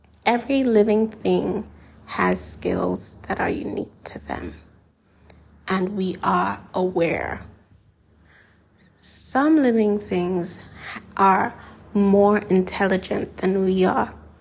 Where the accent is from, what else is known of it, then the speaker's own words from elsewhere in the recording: Nigeria; now I'm Nigerian, so I'm going to say it the Nigerian way.